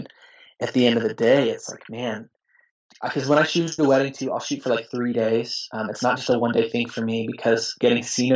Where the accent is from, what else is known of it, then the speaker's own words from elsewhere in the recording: Colorado, United States; So that means even trying to get more weddings in my home state